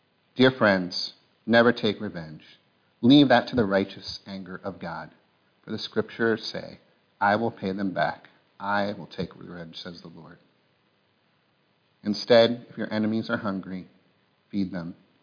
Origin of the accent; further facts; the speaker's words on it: Pennsylvania, United States; We're both from Western Pennsylvania.